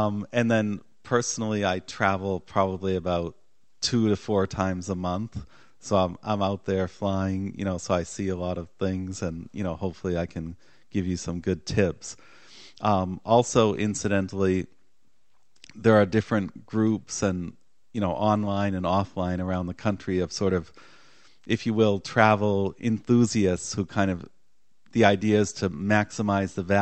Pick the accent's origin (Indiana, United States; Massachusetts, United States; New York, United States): Massachusetts, United States; Boston; So I grew up in the Boston area, and in college I worked as a travel agent.